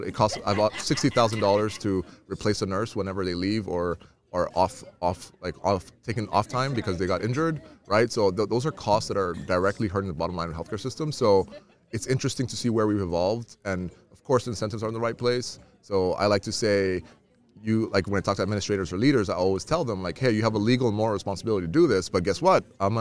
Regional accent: Kenya; I'm originally from Kenya, so I had to plug that in there.

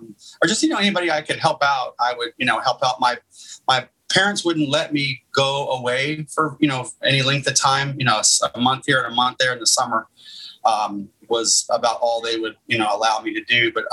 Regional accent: Dallas, Texas, United States; In Dallas, Texas area. Okay. Yeah. I've always lived in this area.

